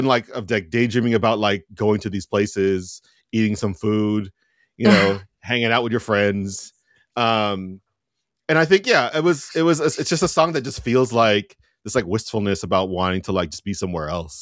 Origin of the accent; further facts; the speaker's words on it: Oxnard, California, United States; especially because I grew up in a suburb. I grew up in Oxnard, lots of Filipinos there.